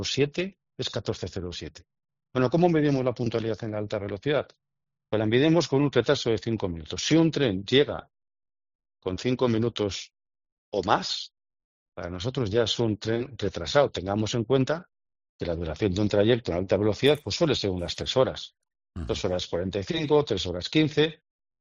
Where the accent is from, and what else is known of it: Bilbao, Basque Country, Spain